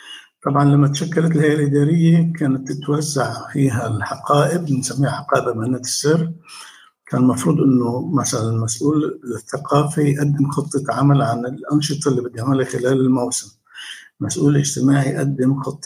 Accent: Jwaya, South Governorate, Lebanon; ما هي مشهورة بلدتنا جوية بالاغتراب بأفريقيا

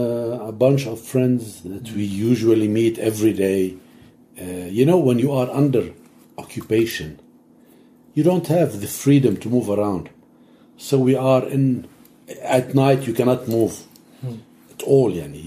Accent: Abbasiyeh, South Governorate, Lebanon; And that's what I did with a group of friends at Abbasi, my hometown.

